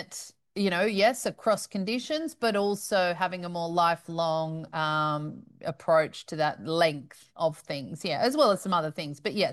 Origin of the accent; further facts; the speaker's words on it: Australia; I'm Australian here in Australia.